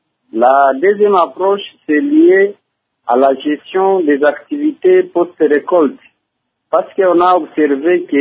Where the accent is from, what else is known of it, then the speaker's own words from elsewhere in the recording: South Kivu, DR Congo; surtout ici chez nous, au Sud Kivu